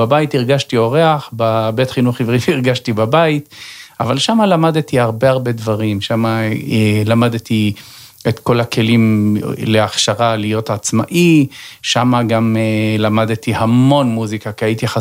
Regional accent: Netivot, Southern District, Israel; כן, נולדתי עיוור, אני בן 58, נולדתי וגרנו בנתיבות.

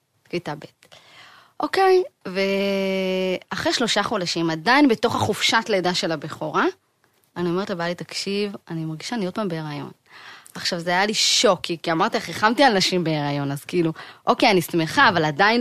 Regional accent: Jerusalem, Jerusalem District, Israel; גדלתי בירושלים, התחתנתי עם בני ברק, עם בן יחיד.

